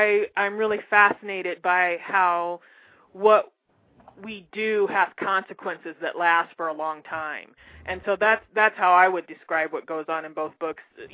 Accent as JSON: {"language": "English", "town": "Omaha", "region": "Nebraska", "country": "United States", "tie": "born or raised there", "said": "I grew up in Omaha, Nebraska, and that's where he lived, and he had a very renowned music collection."}